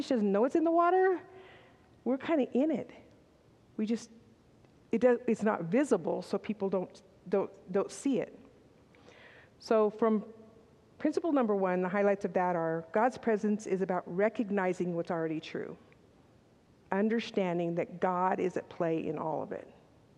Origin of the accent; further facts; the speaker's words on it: San Diego, California, United States; I'm from San Diego, with the ocean waves crashing and the sun setting.